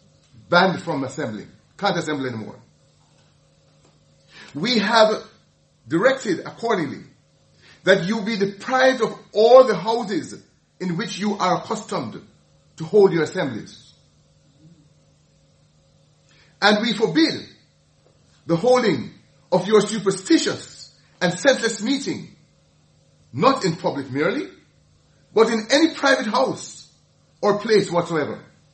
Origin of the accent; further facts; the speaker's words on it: Jamaica; When I was growing up in Jamaica, it was understood that every place must be closed down on a Sunday.